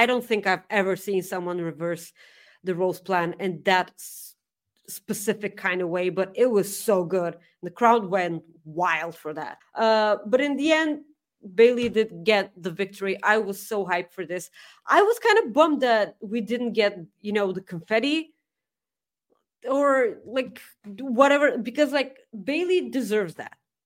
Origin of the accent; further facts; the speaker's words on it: Bulgaria; I'm from Bulgaria.